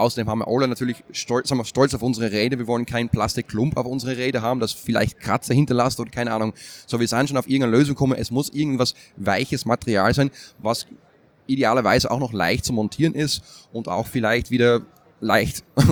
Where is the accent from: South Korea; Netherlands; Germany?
Netherlands; German is a second language; now in Austria; Das macht das alles sehr kompliziert, weil ich bin Holländer in Österreich. Und habe dementsprechend auch Deutsch gelernt in Österreich.